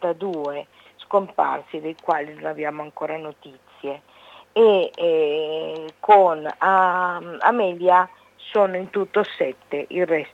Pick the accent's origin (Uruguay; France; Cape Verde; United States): Uruguay; nel mio paese, che è l'Uruguay.